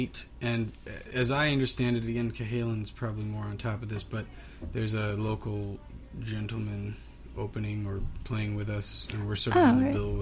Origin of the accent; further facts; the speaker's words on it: Detroit, Michigan, United States; Well, I'm from Michigan originally. From Detroit.